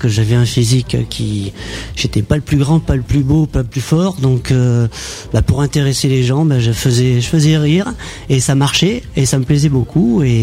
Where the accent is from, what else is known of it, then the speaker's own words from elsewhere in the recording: Bayonne, Nouvelle-Aquitaine, France; Puis l'année prochaine, je vais jouer chez moi à Bayonne.